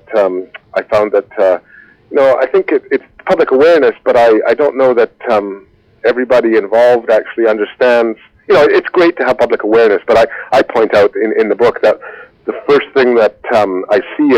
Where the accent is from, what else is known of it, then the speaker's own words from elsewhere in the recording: Canada; And I'm a Canadian. I was born here. I've lived here most of my life.